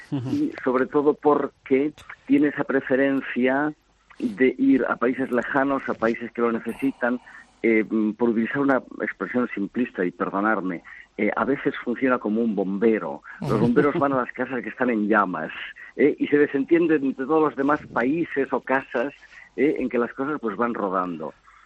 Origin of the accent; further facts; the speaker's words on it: Galicia, Spain; yo soy gallego